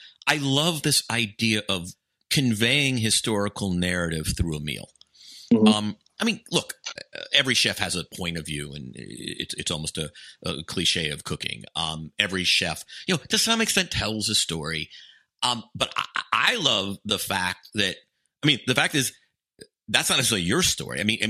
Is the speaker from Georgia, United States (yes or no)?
yes; Atlanta, Georgia, United States; look, I grew up in Atlanta.